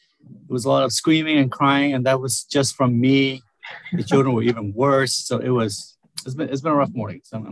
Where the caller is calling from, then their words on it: Seattle, Washington, United States; I am calling in from Seattle, which is on Duwamish and Coast Salish land.